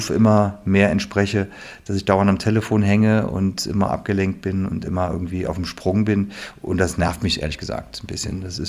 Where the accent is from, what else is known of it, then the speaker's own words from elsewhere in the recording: West Germany, Germany; Und sie kommt aus dem Osten, ich komme aus dem Westen